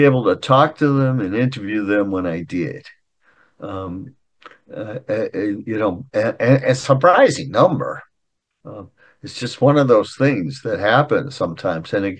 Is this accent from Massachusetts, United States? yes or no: yes; Boston, Massachusetts, United States; because I grew up in Boston, I was basically an American League fan